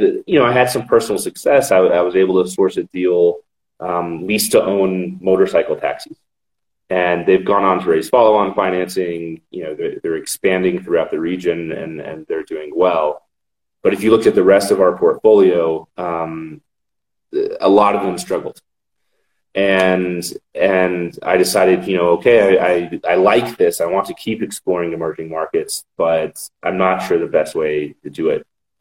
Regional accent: Texas, United States; So, a little bit on me. I'm from the U.S., from Texas.

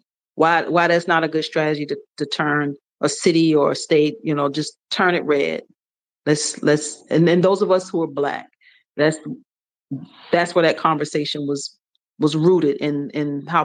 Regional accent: the South, United States; Because I'm from the South.

